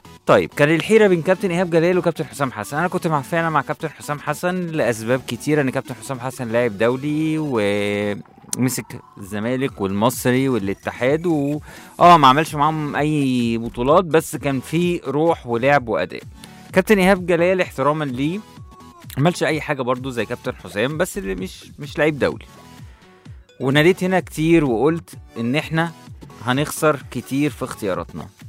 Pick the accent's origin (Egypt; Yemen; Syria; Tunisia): Egypt; احنا واحد مصري بنحب التخاريف